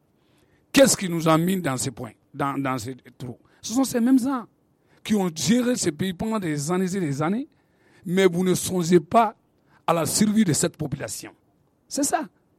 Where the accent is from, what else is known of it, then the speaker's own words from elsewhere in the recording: Mali; chez nous au Mali.